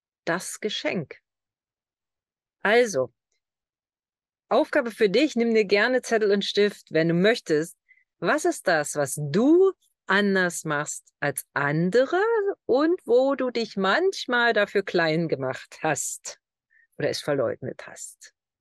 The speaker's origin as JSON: {"language": "German", "region": "East Germany", "country": "Germany", "said": "Ich bin Ossi, ja, Ostdeutsche. Ich bin in einem Land geboren, das es nicht mehr gibt."}